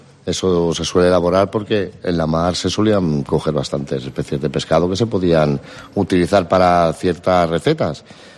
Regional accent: Grau de Castellón, Valencian Community, Spain; yo soy del Grau de Castellón y soy hijo y nieto de pescadores de toda la vida.

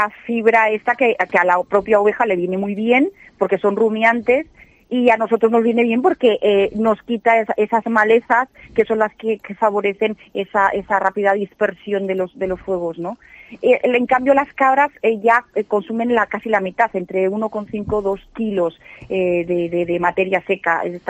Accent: Zamora, Castile and León, Spain; sobre todo en la provincia de Zamora, ya que yo soy de Zamora

